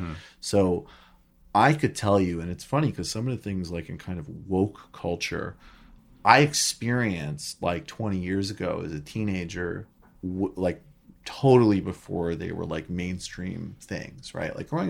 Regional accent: Northfield, Massachusetts, United States; That was my hometown mostly. Although, but my family was all, I lived in Northfield. Amherst. Well, no, Northfield, no. Northfield and Shelburne Falls were not.

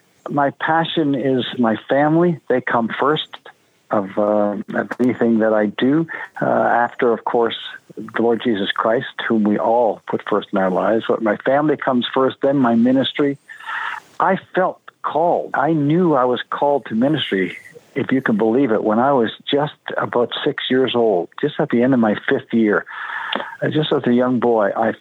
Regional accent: Eastern Canada, Canada; I come from the East.

